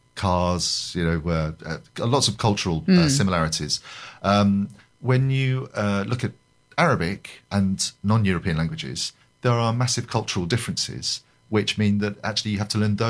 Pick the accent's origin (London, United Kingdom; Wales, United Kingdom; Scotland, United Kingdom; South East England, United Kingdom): South East England, United Kingdom; Deal; I think basically it stems from me being on the coast. So I'm from Deal.